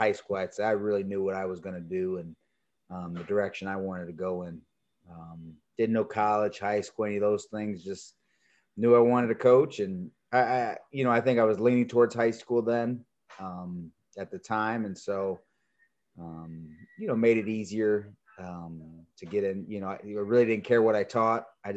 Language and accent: English; Springfield, Illinois, United States; And my wife, Lindsay, she's from Springfield. I was from Springfield.